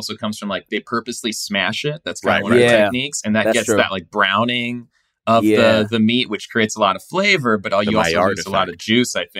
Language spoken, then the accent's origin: English; California, United States; now in New York, United States; I live in New York. I'm from California.